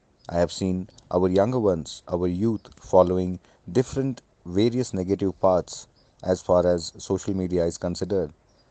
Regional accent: Srinagar, Jammu and Kashmir, India; I'm from Srinagar, Kashmir.

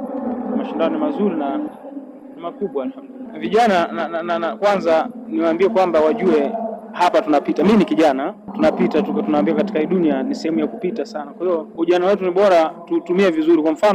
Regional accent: Dar es Salaam, Tanzania; natokea Tanzania katika mkoa wa Dar es Salaam.

